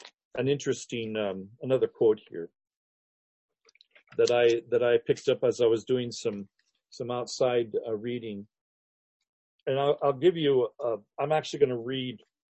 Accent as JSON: {"language": "English", "country": "Malaysia", "tie": "born or raised there", "moved": "yes", "said": "I've seen people under the influence of opium over as a kid growing up in Malaysia"}